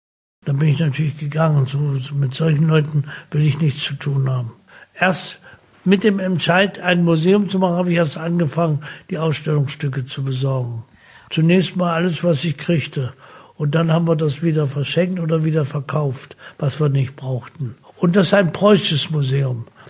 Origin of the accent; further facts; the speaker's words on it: Saxony, Germany; born there; Ich bin ja gebürtiger Sachse.